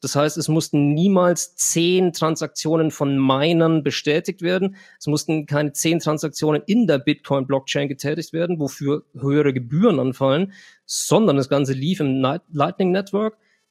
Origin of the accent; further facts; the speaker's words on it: Germany; wenn ich als Deutscher von hier nach El Salvador was schicken möchte, zahle ich 1,90 Euro.